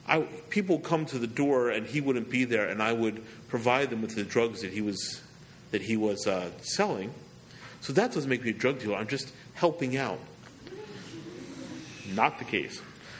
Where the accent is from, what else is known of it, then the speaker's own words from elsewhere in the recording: Philadelphia, Pennsylvania, United States; Now, I'm a Philadelphian, and I love Philadelphia. And all my friends were in Philadelphia.